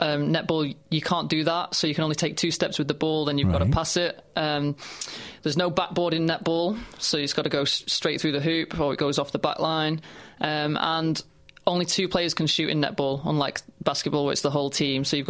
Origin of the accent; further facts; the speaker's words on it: Manchester, North West England, United Kingdom; But I'm from Manchester, so it's not even that bad.